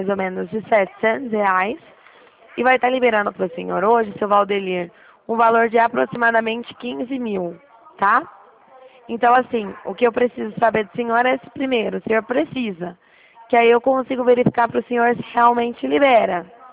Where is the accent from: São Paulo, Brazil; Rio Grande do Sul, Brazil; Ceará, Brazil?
São Paulo, Brazil; Dracena; Eu sou aqui da cidade de Dracena, perto de Presidente Prudente.